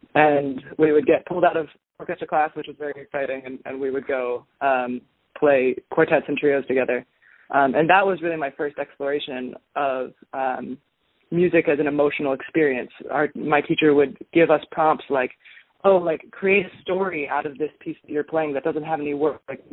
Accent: Austin, Texas, United States; now in Oregon, United States; Right now I'm in Oregon. I'm originally from Austin, Texas, and I grew up in that vibrant music scene, really strong, especially like in the like country … kind of scene.

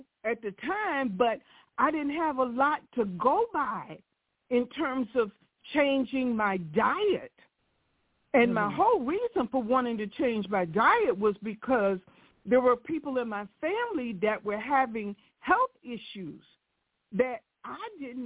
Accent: Florida, United States; I love fish because I was brought up in Florida

